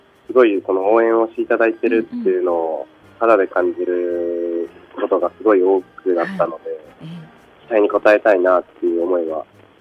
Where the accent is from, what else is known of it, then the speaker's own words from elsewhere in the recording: Shizuoka, Japan; は静岡県になります。